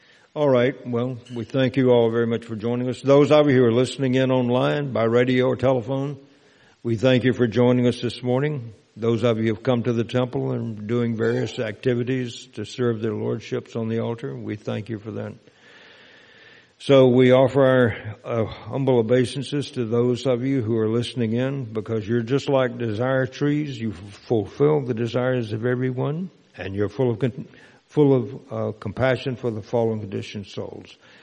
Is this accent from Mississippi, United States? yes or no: yes; Mississippi, United States; an older man from my hometown in Mississippi